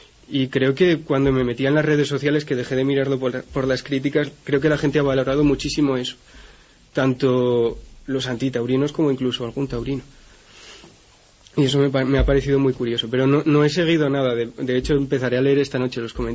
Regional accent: Tudela, Navarre, Spain; also born or lived in Sevilla; Soy de aquí, de Tudela.

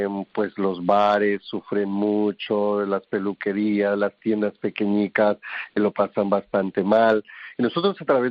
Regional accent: Colombia; also born or lived in Kenya

